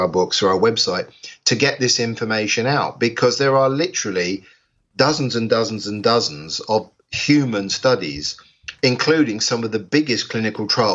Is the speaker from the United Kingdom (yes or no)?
yes; England, United Kingdom; we ran a summit here in England, I'm English